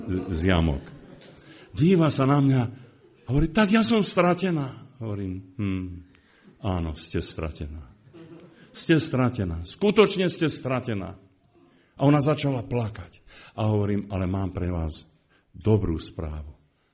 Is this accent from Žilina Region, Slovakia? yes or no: no; Komárno, Nitra Region, Slovakia; Spomínam si, ako sme išli na na tržnicu, tam u nás v Komárne